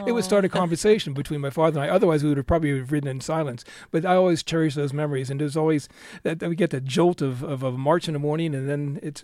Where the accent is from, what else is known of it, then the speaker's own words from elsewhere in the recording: Pittsburgh, Pennsylvania, United States; So my father, I grew up in the Pittsburgh area, and my father was a steel worker